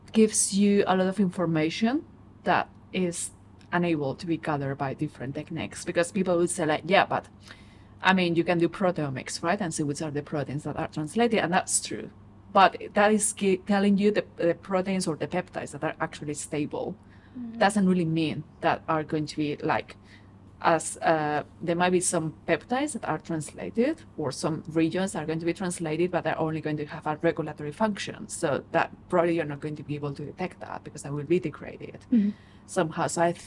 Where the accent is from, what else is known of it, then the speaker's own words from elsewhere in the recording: Spain; I'm from Spain, and that was like during that period, HIV AIDS was kind of a big problem.